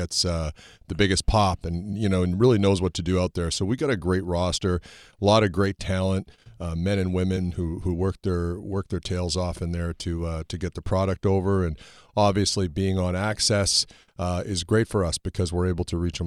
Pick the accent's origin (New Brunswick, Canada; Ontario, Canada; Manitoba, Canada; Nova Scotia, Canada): Manitoba, Canada; Winnipeg; growing up in Winnipeg